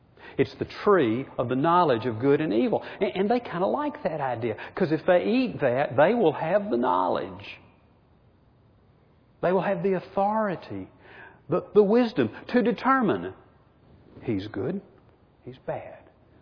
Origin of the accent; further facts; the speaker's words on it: Birmingham, Alabama, United States; I grew up in Birmingham. Tough days, mean-spirited days. I was a kid and churches being bombed.